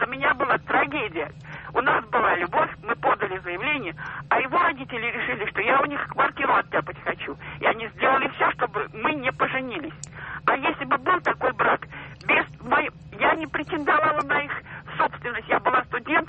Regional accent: Saint Petersburg, Russia; я из Петербурга.

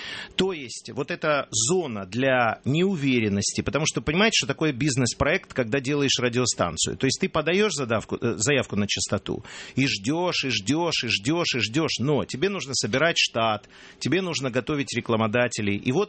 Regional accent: Ukraine; first language Ukrainian; Russian is a second language; я с Украины, я люблю украинский язык, он совершенно потрясающий, я его знаю очень хорошо, и, так сказать, мой родной язык.

